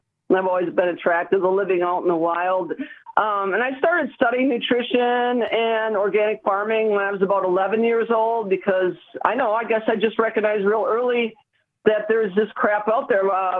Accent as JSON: {"language": "English", "town": "Watertown", "region": "Wisconsin", "country": "United States", "tie": "born or raised there", "said": "I didn't grow up here. I grew up outside of Milwaukee. Near Watertown."}